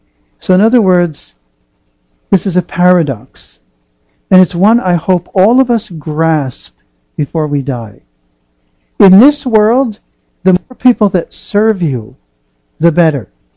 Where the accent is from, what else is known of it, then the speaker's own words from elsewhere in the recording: United States; I'm from the States, pardon me for that.